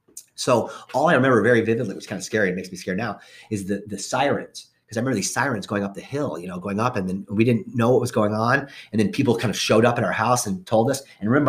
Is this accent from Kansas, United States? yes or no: no; Ithaca, New York, United States; I grew up in Ithaca. You know, Cornell was kind of one of those civil rights places.